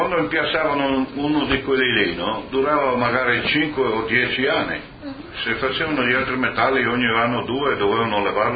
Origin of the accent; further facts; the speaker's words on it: United Kingdom; Italian is a second language; quello lì è il canadese, allora qui io sono inglese